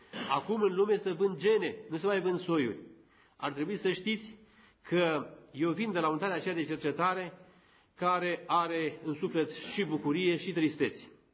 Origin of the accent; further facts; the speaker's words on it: Buzău County, Romania; altul foarte jignitor pentru noi ca români și chiar ca buzoieni.